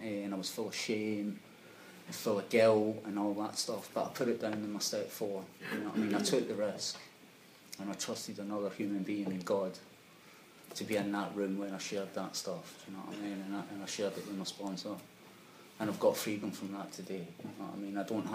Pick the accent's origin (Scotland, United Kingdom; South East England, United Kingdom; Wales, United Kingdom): Scotland, United Kingdom; I'm Scottish for one.